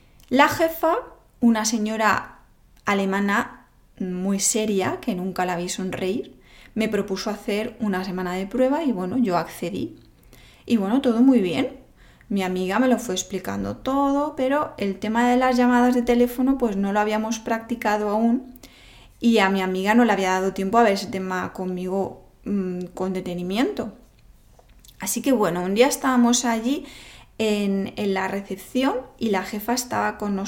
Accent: Spain; Y como buena española, pues mi orgullo fue más grande.

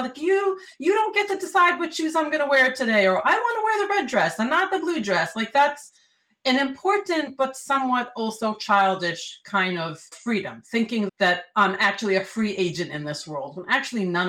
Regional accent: New York City, New York, United States; now in Israel; So that's who I am. That's what I do. I grew up in New York City. I'm Israeli for 32 years. I love it.

